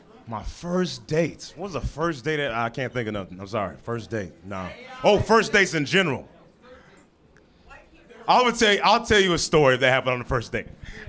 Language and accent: English; Portland, Oregon, United States; born there; Yeah, I was born in Portland and they didn't have that at first, you know?